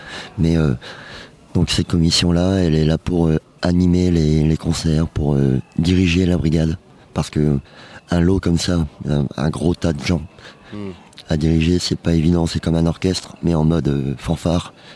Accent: Lille, Hauts-de-France, France; Exactement, on vient de Lille.

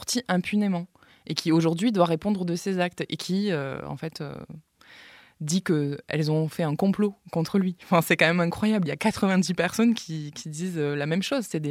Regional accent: Occitanie, France; moi, je viens du Tarn.

